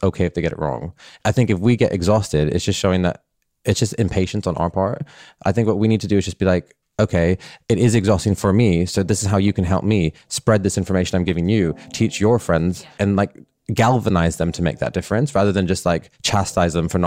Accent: Canada; that's why we could never define what being Canadian is other than nice, because we're just nice to everybody.

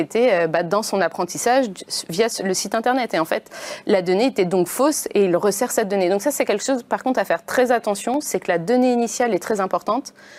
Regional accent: France; Alors en tant que Français, on est un peu malchanceux.

